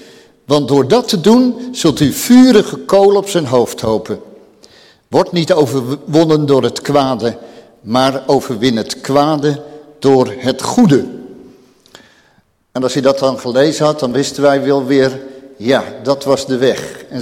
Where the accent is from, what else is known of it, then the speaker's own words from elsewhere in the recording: Haarlem, North Holland, Netherlands; Ik ben geboren en opgegroeid in Haarlem, in het westen. Als derde van een gezin van 6 kinderen.